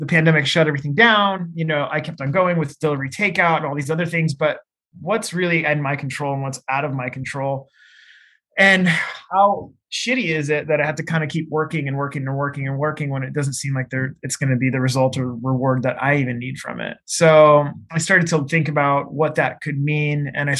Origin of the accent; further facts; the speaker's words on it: Seattle, Washington, United States; I grew up in Seattle, so that's a really good hub for that kind of thing.